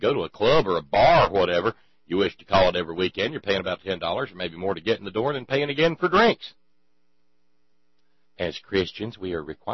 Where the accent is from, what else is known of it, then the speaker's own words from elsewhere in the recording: Alabama, United States; The church that was never a little one, the church that I grew up in down in Alabama, it has a bowling alley now.